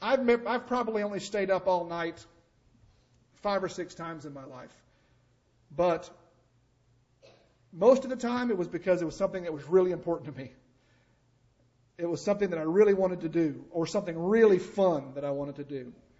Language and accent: English; United States; And I feel like that as an American, that with all of the blessings that I've had throughout my life